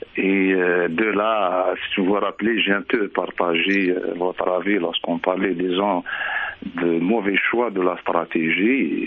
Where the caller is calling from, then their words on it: Montreal, Quebec, Canada; Moi, effectivement, je suis de Montréal